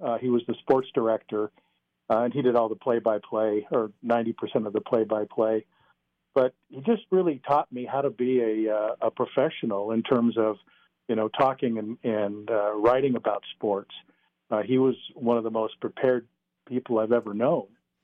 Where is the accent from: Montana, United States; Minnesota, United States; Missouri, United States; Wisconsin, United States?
Montana, United States; Billings; I grew up in Montana, specifically Billings